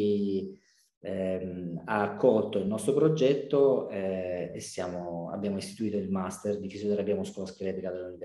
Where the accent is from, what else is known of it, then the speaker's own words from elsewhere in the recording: Lecce, Apulia, Italy; che io sono di Lecce, vivo e lavoro in un paese della provincia di Lecce